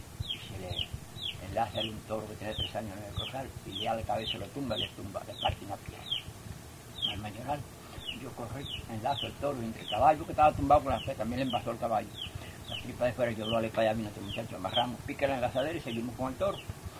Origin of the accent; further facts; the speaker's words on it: Manzanillo, Granma, Cuba; yo soy nacido en Manzanillo, criado en las ganaderías de edad de 10 años.